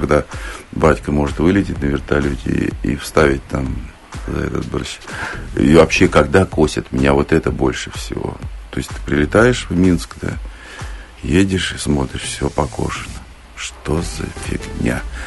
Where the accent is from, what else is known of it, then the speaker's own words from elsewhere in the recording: Saint Petersburg, Russia; Я питерский, я ходил на первомайские демонстрации